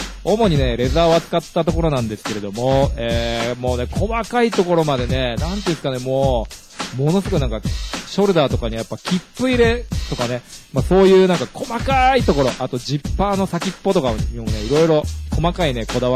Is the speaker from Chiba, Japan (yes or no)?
no; Saitama, Japan; 僕とね同じ地元埼玉から